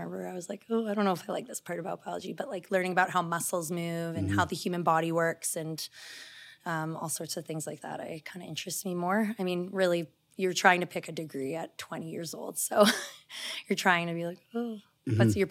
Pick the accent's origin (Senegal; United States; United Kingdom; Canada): Canada; Victoria, British Columbia; born there; moved away as an adult; now in Calgary, Canada; So I was born in Victoria, BC. So I am not a Calgarian. But I moved here when I was 21.